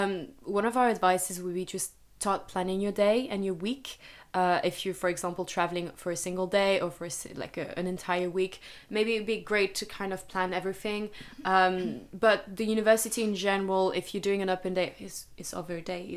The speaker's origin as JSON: {"language": "English", "country": "Nigeria", "tie": "born or raised there", "also_born_or_lived": "France", "said": "my first city where I grew up in Nigeria was quite big, but then my second city in the south of France was so small"}